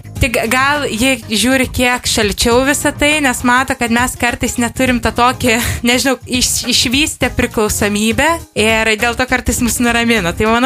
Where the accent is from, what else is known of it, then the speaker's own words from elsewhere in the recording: Samogitia, Lithuania; aš labai myliu savo miestą, nors iš tikrųjų turiu prijautimą ir Kaunui, bet vis dėlto akcentuoju, kad esu žemaitė.